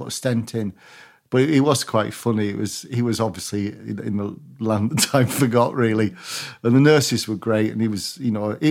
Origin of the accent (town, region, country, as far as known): Barrow-in-Furness, North West England, United Kingdom